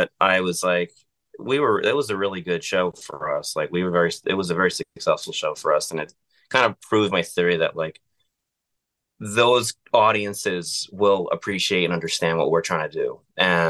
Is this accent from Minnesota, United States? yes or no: no; North Providence, Rhode Island, United States; Like I'm from North Providence. Like I don't have any business with that.